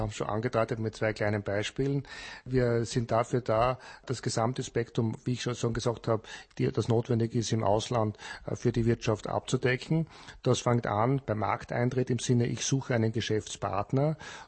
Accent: Austria; den wir als Österreicher in Tschechien oder die Tschechen in Österreich finden

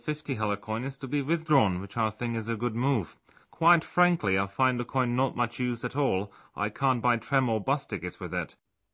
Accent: New Zealand; now in Czech Republic; I'm from New Zealand, and our smallest two coins, the 1 and 2 cent coins, were withdrawn in the 1990s

